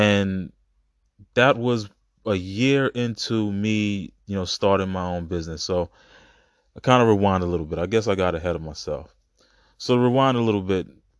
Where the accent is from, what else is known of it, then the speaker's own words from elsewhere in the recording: Brooklyn, New York, United States; You know, I grew up in Brooklyn, New York, at a time. I was born in the 80s, and the time that I was 15 years old, I started my business.